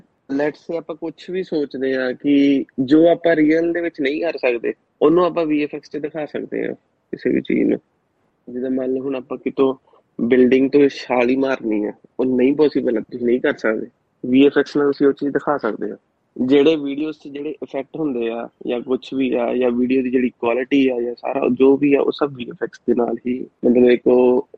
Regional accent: Jalandhar, Punjab, India; moved away as an adult; now in Australia; ਮੈਂ ਪੰਜਾਬ ਤੋਂ ਹੈਗਾ, ਜਲੰਧਰ ਤੋਂ, ਜਲੰਧਰ ਸੰਤਨਗਰ ਤੋਂ, ਸੰਤਨਗਰ ਰਹਿੰਦਾ ਸੀਗਾ। ਫਿਰ ਮੈਂ 2018 ਚ ਮੈਂ ਆਸਟ੍ਰੇਲੀਆ ਆ ਗਿਆ ਸੀਗਾ

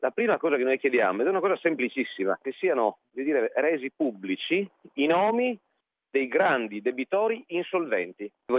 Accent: Friuli-Venezia Giulia, Italy; al Friuli Venezia Giulia, la regione dalla quale io provengo, in provincia di Udine

